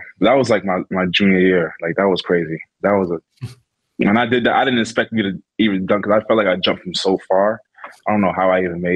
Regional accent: Brooklyn, New York, United States; I used to be a Knicks fan, but since I'm from Brooklyn, I would say the Nets.

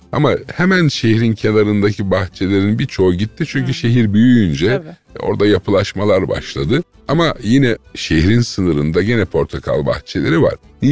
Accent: Adana, Turkey; ben Adana'da büyüdüm. Çocukluğum, gençliğim orada geçti. Dolayısıyla da bütün anılarım neredeyse orada, Adana sokaklarında. Ve ben bir gerçek sokak çocuğuydum.

